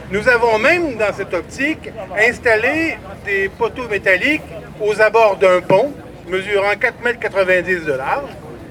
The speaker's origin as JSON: {"language": "French", "region": "Quebec", "country": "Canada", "said": "d'euros, excusez-moi, je suis québécois, des fois, ça m'échappe"}